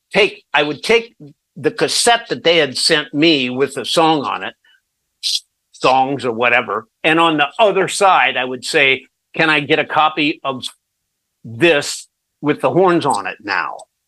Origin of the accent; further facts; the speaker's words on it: Illinois, United States; You know, I'm from Illinois, so you know it was like a big deal.